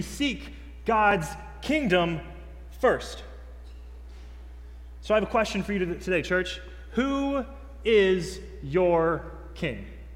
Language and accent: English; Henderson, Texas, United States; Now, I'm from Henderson. I've been in Henderson since I was in elementary school, so Tyler is just a hop, jump, and a skip away.